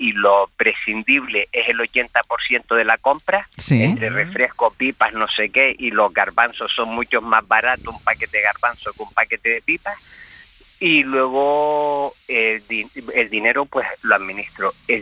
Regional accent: Chulilla, Valencian Community, Spain; Sé que tengo 68 años, sé mis limitaciones. De hecho, vengo de una zona de Valencia que se llama Chulilla, que es una zona de escalada.

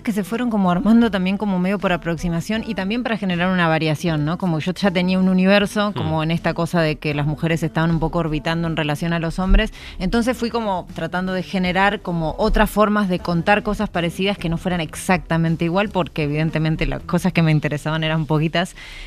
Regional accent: Argentina; moved away; Yo soy argentina y escribo cuento.

